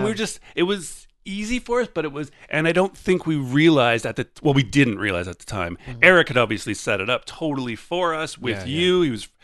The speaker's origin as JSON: {"language": "English", "town": "Thunder Bay", "region": "Ontario", "country": "Canada", "lives_now": "Toronto, Canada", "said": "I don't really know Toronto. I'm from Thunder Bay, but I've gone other places."}